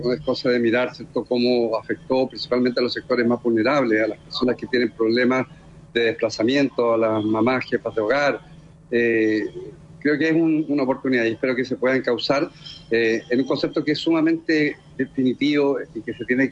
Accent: Chiloé, Los Lagos, Chile; Yo te diría que aquí en esta región yo soy de Chiloé, estudié aquí en la región

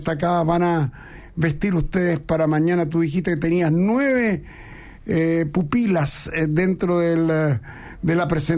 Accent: Chile; somos los chilenos

